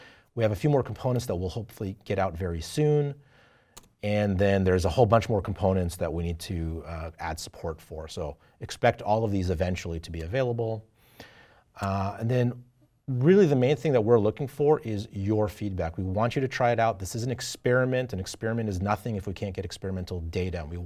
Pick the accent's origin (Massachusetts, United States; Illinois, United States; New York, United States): Massachusetts, United States; Boston; Hey, Boston, this is my hometown.